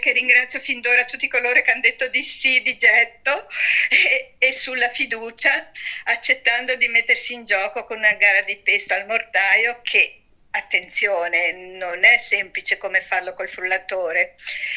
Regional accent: Dolomites, Italy; portare una selezione per il prossimo campionato proprio nella mia terra d'origine, e cioè le Dolomiti

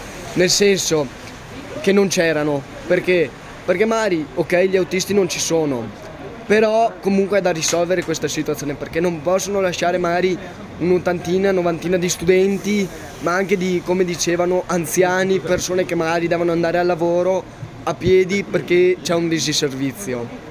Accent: Sedico, Veneto, Italy; vengo da Sedico e faccio l'agrario a Feltre.

